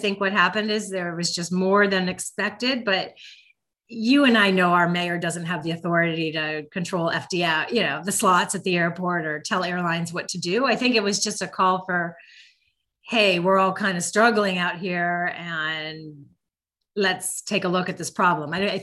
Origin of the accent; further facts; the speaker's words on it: East Coast, United States; I grew up on the East Coast. We went to school in September, but out here they go in August.